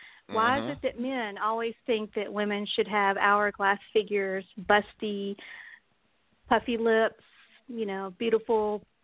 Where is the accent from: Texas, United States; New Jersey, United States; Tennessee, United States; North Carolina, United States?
Texas, United States; I'm from Texas, you know.